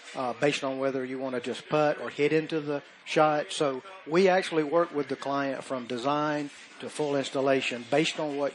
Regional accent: South Carolina, United States; We're from South Carolina. We're 94 miles from here, 2-hour drive, but we work all over the country.

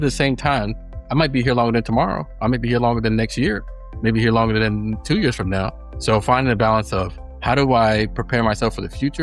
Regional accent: Virginia, United States; I'm from Virginia. I had friends from a lot of different ethnic backgrounds.

